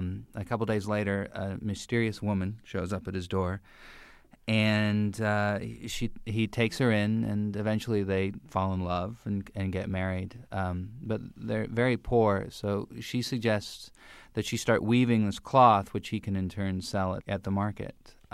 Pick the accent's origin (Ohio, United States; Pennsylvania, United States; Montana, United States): Montana, United States; Helena; No, I grew up in Helena, Montana. So the popular kids in schools were typically, football players and, sons and daughters of ranchers